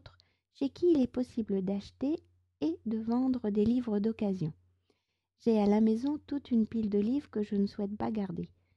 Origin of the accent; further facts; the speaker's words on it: France; je suis française, j'habite près de Paris